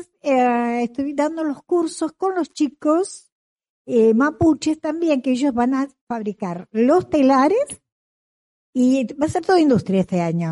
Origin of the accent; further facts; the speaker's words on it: Isla Victoria, Neuquén, Argentina; ustedes saben que yo me crié en Isla Victoria, soy del Parque Nacional.